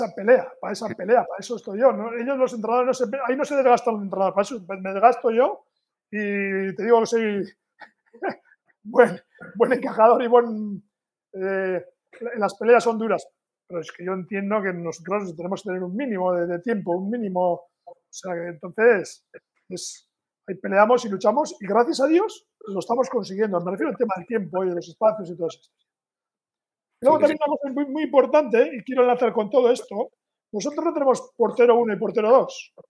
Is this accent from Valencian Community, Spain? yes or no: no; Ondarroa, Basque Country, Spain; que yo soy de Ondarroa